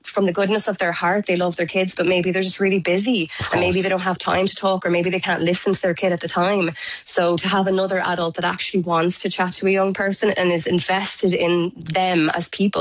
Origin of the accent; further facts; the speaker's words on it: Tipperary, Ireland; I'm from Tipperary and I didn't know about it.